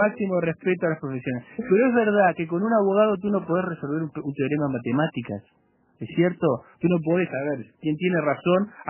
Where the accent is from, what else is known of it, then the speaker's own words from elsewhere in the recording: Uruguay; con mis tramas familiares, con mis orígenes, ¿no? Somos uruguayos